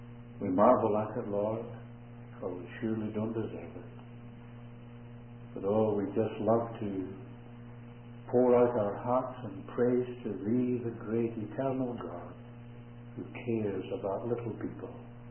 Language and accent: English; Blantyre, Scotland, United Kingdom; my hometown where I was born, a little town called Blantyre in Scotland, where David Livingstone was born.